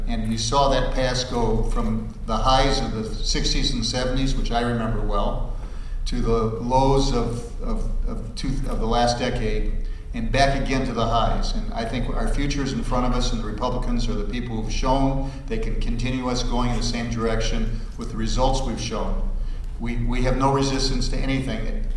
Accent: Michigan, United States; also born or lived in South Bend, Indiana; You know, I was born in South Bend, Indiana, forced to live there for my first 6 years, and then by choice moved to Michigan at 7 years old. So I love this state.

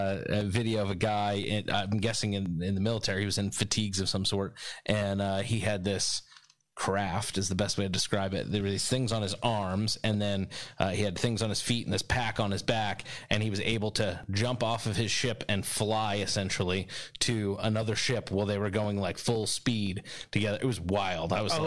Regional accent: New Jersey, United States; So we're from South Jersey, which is maybe why we say Mario instead of Mario.

